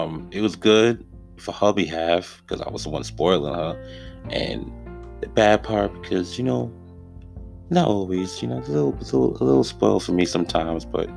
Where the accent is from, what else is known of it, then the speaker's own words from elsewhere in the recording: Staten Island, New York, United States; also born or lived in Antigua; Well, I was born in Antigua, but raised in Staten Island, New York. Been here since 1996.